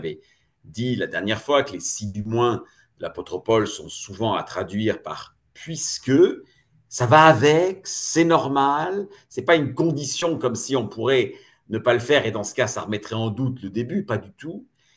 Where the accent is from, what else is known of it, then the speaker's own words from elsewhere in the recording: France; now in Germany; je suis français en Allemagne